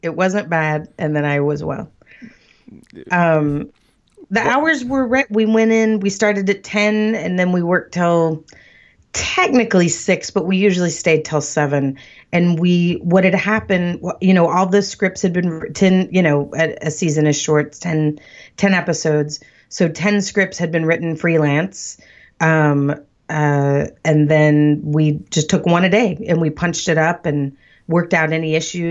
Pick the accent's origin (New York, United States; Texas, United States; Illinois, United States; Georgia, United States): Texas, United States; I grew up, I am a hillbilly from Texas